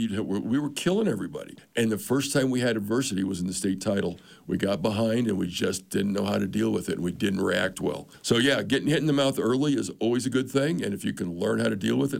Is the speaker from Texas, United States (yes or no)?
no; Reno, Nevada, United States; I grew up in Reno, Nevada a long time ago.